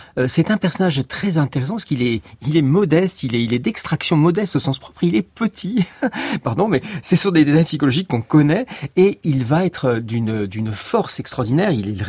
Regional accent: France; nous sommes français

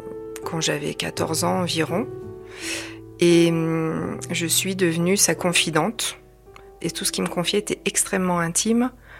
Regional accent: Auvergne-Rhône-Alpes, France; J'ai vécu mon enfance dans la Loire, dans une famille d'un milieu social plutôt classe moyenne

